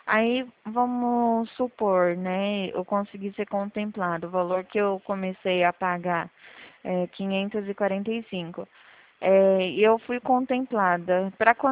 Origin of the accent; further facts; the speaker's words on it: São Paulo, Brazil; É, eu sou aqui de São Paulo.